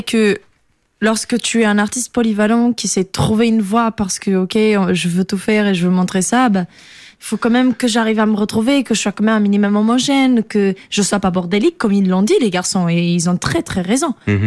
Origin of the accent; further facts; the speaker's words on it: Portugal; now in France; quand je suis partie du Portugal, je venais avec une idée de recommencer une vie en France